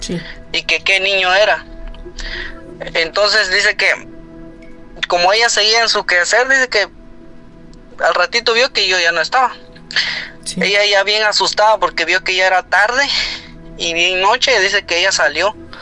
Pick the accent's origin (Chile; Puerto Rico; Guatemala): Guatemala; now in Tennessee, United States; yo soy de Guatemala, pero ahorita los escucho desde Tennessee.